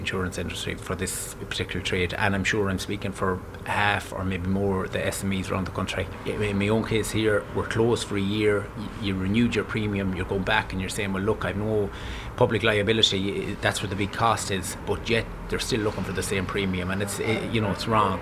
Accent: Westport, Connacht, Ireland; I'm from Westport and I run and own two bars in Westport.

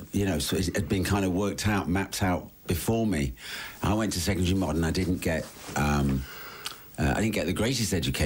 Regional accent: Leicester, East Midlands, United Kingdom; born there; I was born in Leicester.

